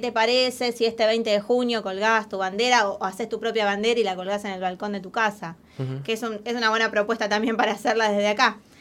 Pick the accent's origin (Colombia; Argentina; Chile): Argentina; como un identificador de que somos parte de Argentina, porque es nuestra bandera la que nos representa.